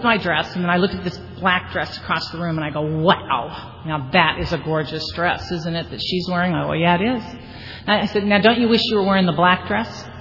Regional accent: Venice, United States; I mean, I'm from Venice. I know there aren't any magic wands.

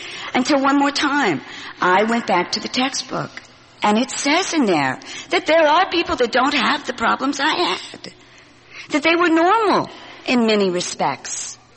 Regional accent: Oklahoma, United States; also born or lived in Georgia; I was born in Georgia and raised in Oklahoma. Now I believe that being from the South is a whole nother disease. It's taken me a lot longer to get over being Southern than it has my alcoholism

